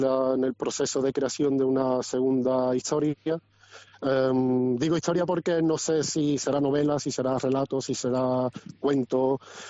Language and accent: Spanish; Cádiz, Andalusia, Spain; moved away; esa fecha es la misma en la que yo me fui de Cádiz, dejé atrás a mi familia, dejé atrás mi ciudad